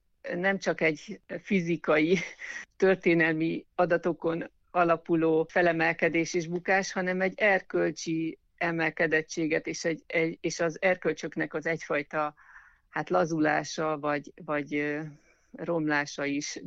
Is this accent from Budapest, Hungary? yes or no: yes; Budapest, Hungary; now in Visegrád, Hungary; Valójában nem a szülőhazám, én Budapesten nőttem föl, és amikor férjhez mentem, és már egyre jobban bővült a családunk, akkor döntöttünk úgy, hogy elköltözünk Budapestről. Aha. A választásunk Visegrádra esett. Most már hát 19 éve lakunk itt